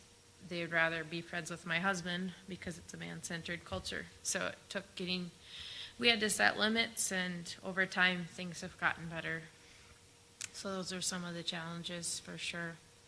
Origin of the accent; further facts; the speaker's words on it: United States; That I've had an easy life automatically because I'm American or something.